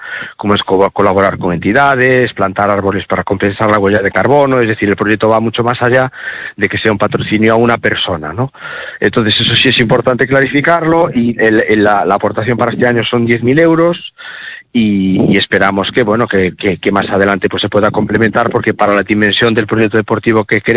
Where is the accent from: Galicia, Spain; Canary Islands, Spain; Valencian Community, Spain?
Galicia, Spain; Santiago de Compostela; yo creo que si somos de Santiago, como somos los del equipo